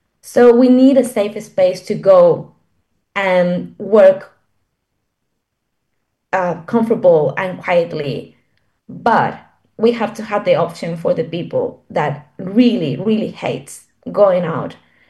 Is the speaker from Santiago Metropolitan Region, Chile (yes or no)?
yes; Santiago, Santiago Metropolitan Region, Chile; English is a second language; And I come from a capital in my country. I was born and raised in Santiago